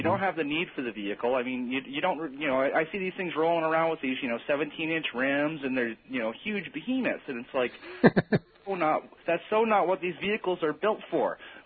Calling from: Kentucky, United States; I'm calling from Kentucky.

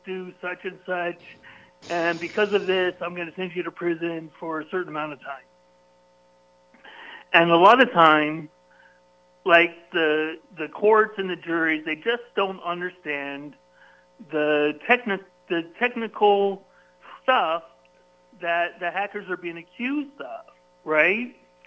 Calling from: California, United States; From Silicon Valley.

